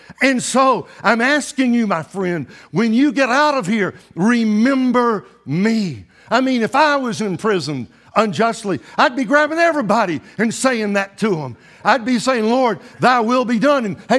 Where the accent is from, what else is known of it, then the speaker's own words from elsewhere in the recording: Alabama, United States; also born or lived in Memphis / Tennessee; now in Dallas, United States; I was born in Memphis and grew up in Alabama, went to college in Tennessee, Chattanooga, Tennessee.